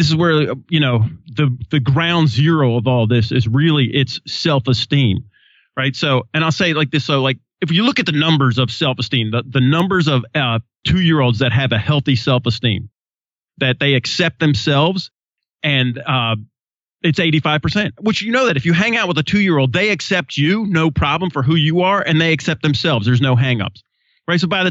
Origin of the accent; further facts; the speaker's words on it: Australia; And my mom and dad were missionaries. So I grew up in Australia, but we were never allowed to fight back as missionaries.